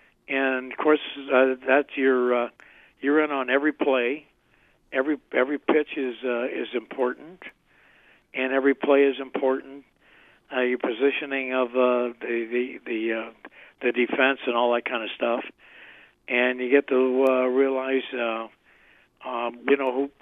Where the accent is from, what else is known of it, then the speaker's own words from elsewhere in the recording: Cincinnati, Ohio, United States; Well, baseball was important to me growing up in Cincinnati. I played on the high school team. I lettered twice. We lost the championship game for Cincinnati and when I was a junior